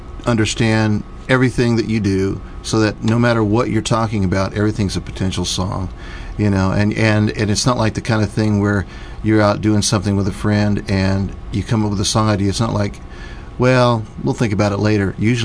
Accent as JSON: {"language": "English", "town": "Morgan Hill", "region": "California", "country": "United States", "lives_now": "Nashville, United States", "said": "I'm from the California Bay Area, of a little town called Morgan Hill."}